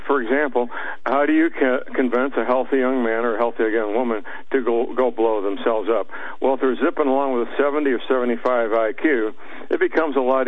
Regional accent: St. Louis, Missouri, United States; I live in my hometown, St. Louis, and that's where Boeing is, and you can't live in St. Louis and not know people associated with Boeing aircraft.

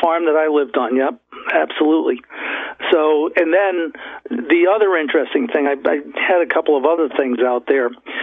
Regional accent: Middletown, New Jersey, United States; I'm from Middletown. I've lived in Middletown, as did my wife.

